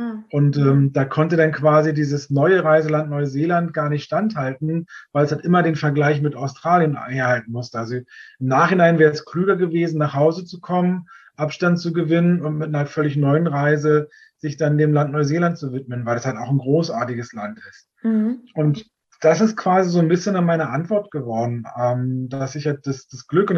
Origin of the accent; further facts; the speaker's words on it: Berlin, Germany; Ich bin schon 42 und bin geboren in Staaken. Da steht jetzt lustigerweise wirklich hinter Komma Berlin. Mhm. Also sprich, ich bin halt wirklich neben der Mauer geboren und habe also auch dann mit 10 Jahren die politische Wende direkt hier im Westen von Berlin miterlebt.